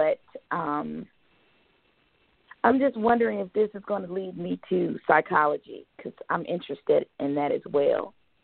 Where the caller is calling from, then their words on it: Georgia, United States; from Georgia.